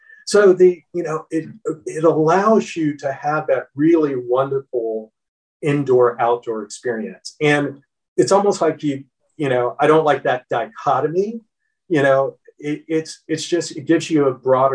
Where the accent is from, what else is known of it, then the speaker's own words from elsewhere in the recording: Florida, United States; I feel like I'm from Southern California, but I grew up in Florida.